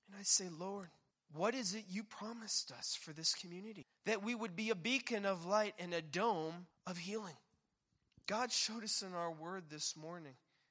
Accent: Hawaii, United States; Years back, I came from Hawaii, and Hawaii has a deep, deep, deep, deep history spiritually of Christianity

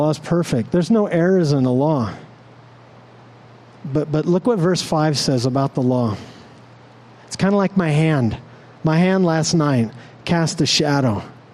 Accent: United States; One of the things I know growing up as an American, we're really, it's kind of in our culture, this thing about being perfect.

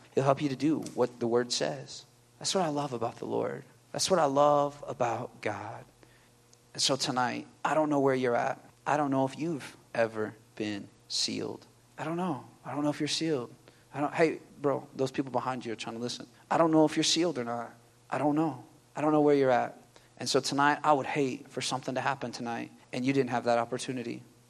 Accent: Kansas, United States; now in Oklahoma, United States; I'm from Kansas, all right? Well, originally, now I live in Oklahoma.

